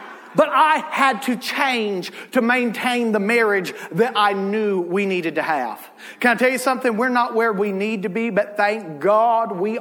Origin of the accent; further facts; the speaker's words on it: the South, United States; I was raised in the South, where a relationship between a husband and a wife looks a lot different than up here.